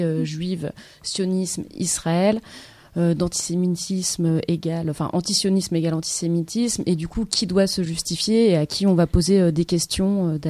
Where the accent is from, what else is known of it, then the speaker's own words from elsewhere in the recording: France; moi, en tant que française, blanche, non-juive